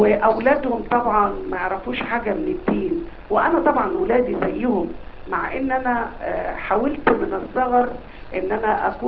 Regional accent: Saudi Arabia; الاصل انا سعودية

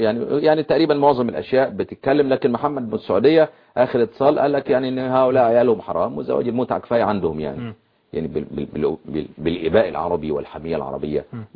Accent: Egypt; احنا يمكن عندنا في مصر مفيش شيعة.

